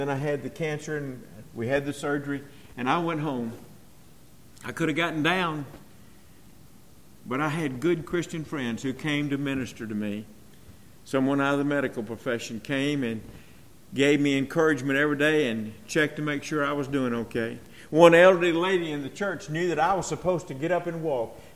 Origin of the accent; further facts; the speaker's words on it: Mississippi, United States; He found out I was from Mississippi